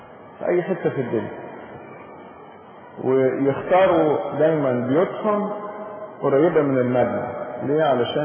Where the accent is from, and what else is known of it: Egypt